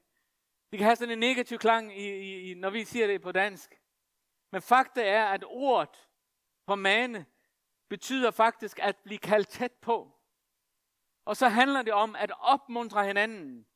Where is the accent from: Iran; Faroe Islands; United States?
Faroe Islands; Jeg kommer fra Færøerne.